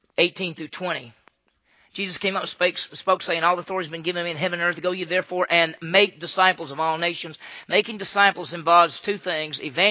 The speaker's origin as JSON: {"language": "English", "town": "Meridian", "region": "Mississippi", "country": "United States", "tie": "born or raised there", "said": "Well, I did not grow up in a rural area. I grew up in Meridian, Mississippi, which is about 45,000, so I'm a city person."}